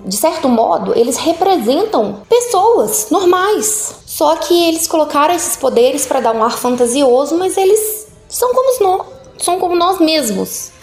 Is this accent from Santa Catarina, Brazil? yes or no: no; Belo Horizonte, Minas Gerais, Brazil; eu sou mineira de BH, sou estudante de psicologia na UNA, em Morese